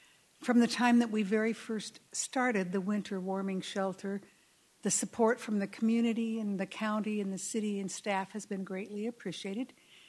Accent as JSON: {"language": "English", "town": "Culver", "country": "United States", "said": "I'm from Culver"}